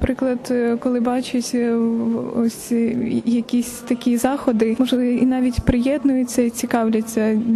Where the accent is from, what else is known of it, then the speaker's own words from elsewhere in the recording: Odesa, Odesa Oblast, Ukraine; я з Одеси